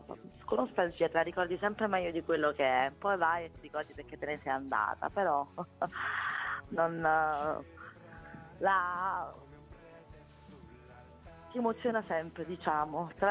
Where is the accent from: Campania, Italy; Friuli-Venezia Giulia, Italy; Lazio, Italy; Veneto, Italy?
Campania, Italy; Naples; io poi sono di Napoli